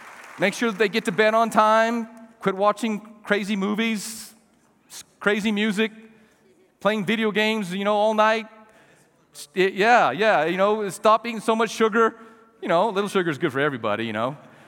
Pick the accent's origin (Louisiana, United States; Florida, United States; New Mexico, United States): New Mexico, United States; Las Cruces; born there; also born or lived in Gallup; I was born in Las Cruces, New Mexico.